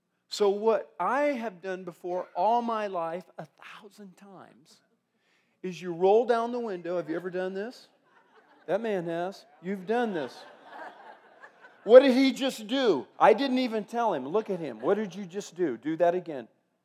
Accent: Fort Morgan, Colorado, United States; And I'm from this area. I'm from Fort Morgan, Colorado. Sterling was always our nemesis.

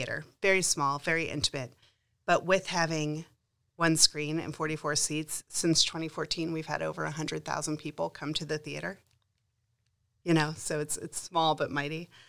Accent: Canton, Ohio, United States; now in Akron, United States; I grew up in Canton, and then in the 90s, I'll age myself, I moved up to Akron, and I love it here.

